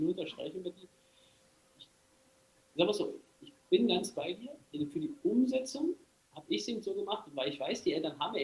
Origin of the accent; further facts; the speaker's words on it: Berlin, Germany; ich komme aus Berlin.